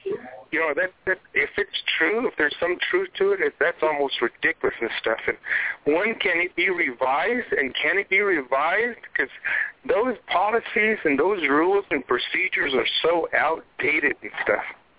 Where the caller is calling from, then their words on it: Tuba City, Arizona, United States; Okay, I'm calling from Tuba City